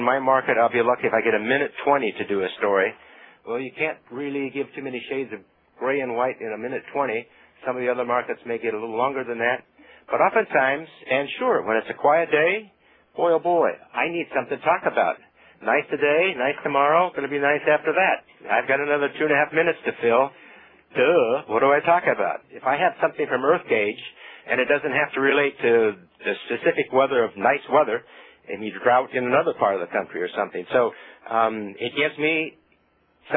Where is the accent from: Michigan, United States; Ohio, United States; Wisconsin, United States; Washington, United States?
Washington, United States; Seattle; For those folks who are in Region 10, I'm from Seattle, Washington